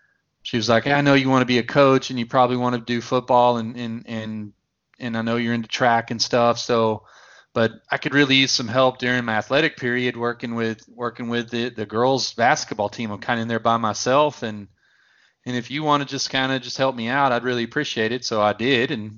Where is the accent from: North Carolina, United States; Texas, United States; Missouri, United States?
Texas, United States; Especially the part of Texas where I grew up in East Texas is you know, really big time football, and everything sort of centered around Friday night.